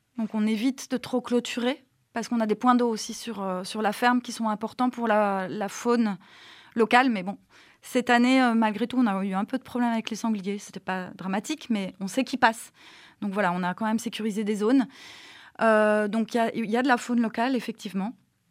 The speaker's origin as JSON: {"language": "French", "country": "Belgium", "said": "Alors moi, je suis pas originaire du Diwa, je viens de Belgique et puis j'ai beaucoup bourlingué avant."}